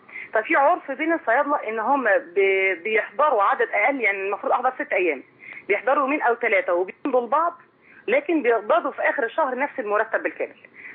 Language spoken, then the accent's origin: Arabic; Dakahlia, Egypt; now in Alexandria, Egypt; أساسا من الدقهلية ومقيمة في الإسكندرية, فعملت انتداب عشان أنقل الشغل بتاعي في إسكندرية.